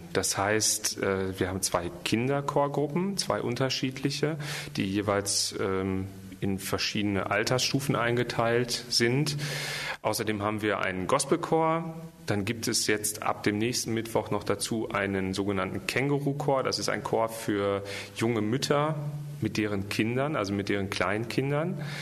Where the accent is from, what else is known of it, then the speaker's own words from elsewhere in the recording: Gelsenkirchen, North Rhine-Westphalia, Germany; an Gelsenkirchen, das ist ja meine Heimatstadt.